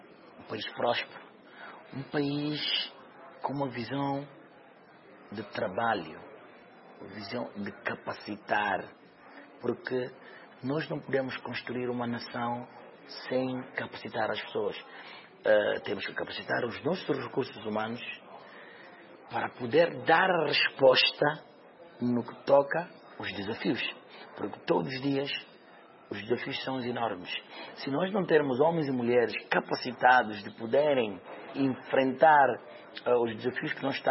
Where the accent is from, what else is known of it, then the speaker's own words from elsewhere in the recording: Guinea-Bissau; Eu quero ver uma Guiné onde os meus filhos, os meus netos, possam ter orgulho de dizer que eu sou guineense.